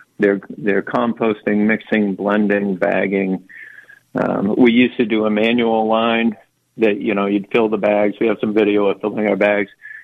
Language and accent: English; Maine, United States; and I'm in love with the story, but I grew up in Maine.